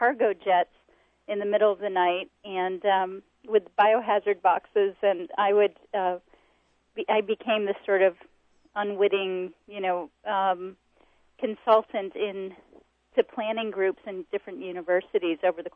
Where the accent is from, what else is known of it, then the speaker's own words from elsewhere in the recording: Ohio, United States; I'm from Ohio. I am the daughter of a professor at Ohio State